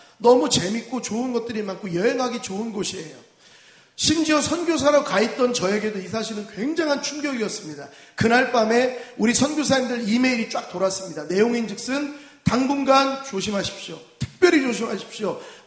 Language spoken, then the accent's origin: Korean; Malaysia; Korean is a second language; 저는 말레이시아에서 왔습니다.